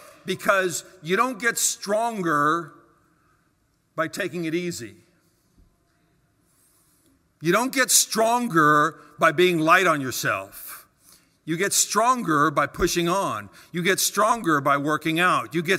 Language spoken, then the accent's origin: English; Virginia, United States; remember as a little boy trying to survive in the waves coming up on the beach on the eastern seaboard. I grew up in Virginia.